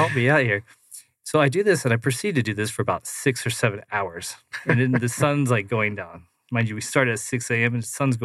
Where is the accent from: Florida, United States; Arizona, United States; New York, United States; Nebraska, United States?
Arizona, United States; Phoenix; 5 o'clock in the morning is freezing. And we're from Phoenix.